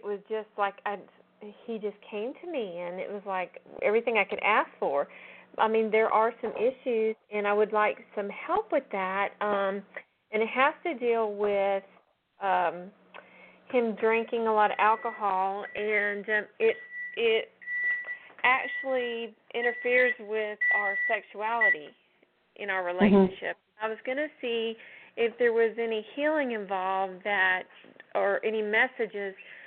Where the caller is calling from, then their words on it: Georgia, United States; I'm calling from Georgia.